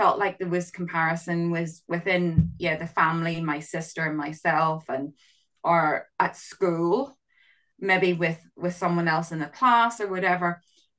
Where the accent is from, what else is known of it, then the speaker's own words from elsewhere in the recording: Northern Ireland, United Kingdom; when I grew up in Northern Ireland.